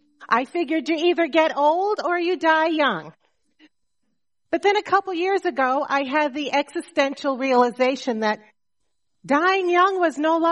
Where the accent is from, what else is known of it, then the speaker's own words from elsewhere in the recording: Chicago, Illinois, United States; born there; I was born on May 7th, 1948 at Provident Hospital right here on the south side of Chicago.